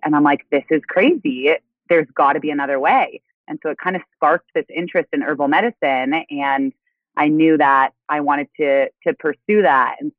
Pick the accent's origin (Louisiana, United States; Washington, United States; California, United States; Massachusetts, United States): California, United States; I grew up in California.